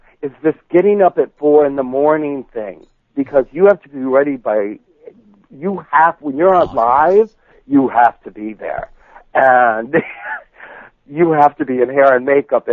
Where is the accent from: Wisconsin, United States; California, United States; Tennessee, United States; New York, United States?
New York, United States; Norwich; now in New York City, United States; Originally, I'm from a little dinky town way upstate New York called Norwich.